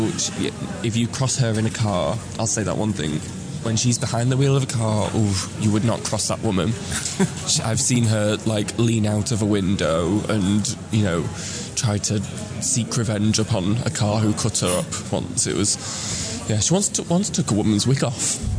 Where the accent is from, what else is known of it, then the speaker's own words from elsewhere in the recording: Manchester, North West England, United Kingdom; I'm actually from Manchester. I am probably one of the only queens who is a Manchester queen who is actually from Manchester. Born and bred, was born in Manchester Royal Infirmary.